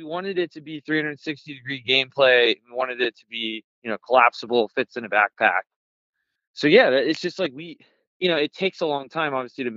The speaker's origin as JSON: {"language": "English", "town": "Dallas", "region": "Texas", "country": "United States", "said": "Yeah, so I'm from Dallas, Texas, and my wife and I have always been into backyard games."}